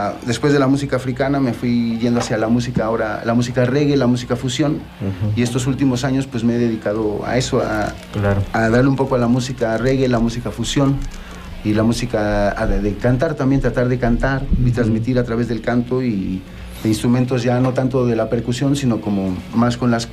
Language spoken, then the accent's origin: Spanish; Argentina; now in Mexico; como yo también, que soy originario de Argentina, uh-huh. Pero vivo en México desde hace 40 años